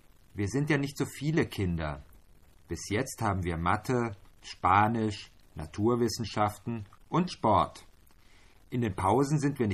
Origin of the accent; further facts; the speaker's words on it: Chile; now in Germany; Erst seit 10 Monaten. Wir sind aus Chile gekommen.